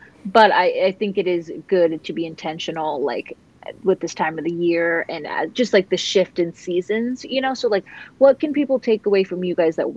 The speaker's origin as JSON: {"language": "English", "town": "Sandpoint", "region": "Idaho", "country": "United States", "tie": "born or raised there", "also_born_or_lived": "Spokane", "lives_now": "Florida, United States", "said": "so she's from Sandpoint and I'm from Spokane. They're like an hour away from each other. I grew up in Sandpoint my whole life, you know."}